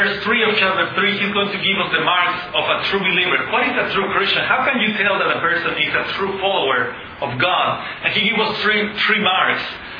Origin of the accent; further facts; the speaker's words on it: Mexico; I come from Mexico.